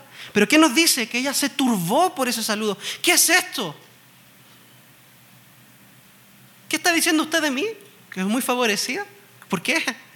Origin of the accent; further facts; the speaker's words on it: Chile; Mientras tanto, en mi país, Chile, hay pastores muertos de miedo de abrir la iglesia.